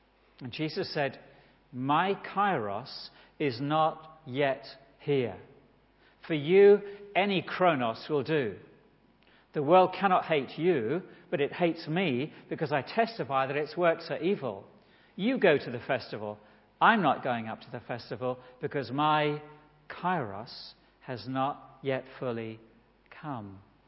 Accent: Lowestoft, East of England, United Kingdom; I come from Lowestoft, and every Easter Sunday we had a service on the seafront.

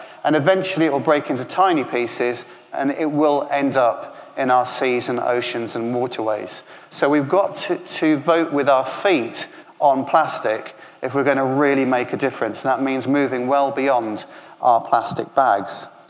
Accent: United Kingdom; rather than complaining and grumbling about it, which we are all good at doing, because we're British

